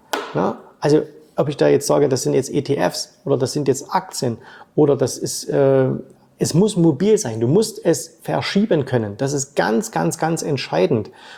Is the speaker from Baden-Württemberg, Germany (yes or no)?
no; Saxony, Germany; die gibt es nicht nur in meinem Heimatbundesland Sachsen